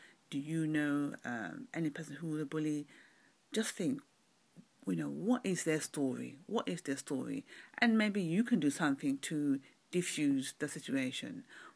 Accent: London, United Kingdom; from London, UK.

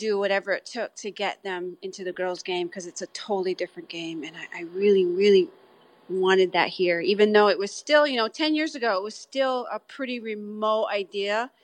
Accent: Akwesasne, New York, United States; I'm from the Akwesasne Mohawk Reserve in upstate New York.

